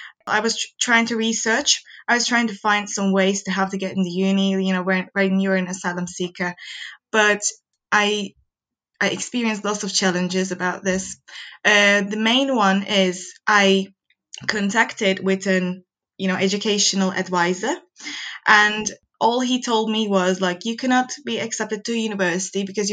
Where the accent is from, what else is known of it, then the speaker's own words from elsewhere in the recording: Turkey; English is a second language; moved away as an adult; now in Newcastle, United Kingdom; I'm from Turkey, and this is my story. I moved to Newcastle in February 2020.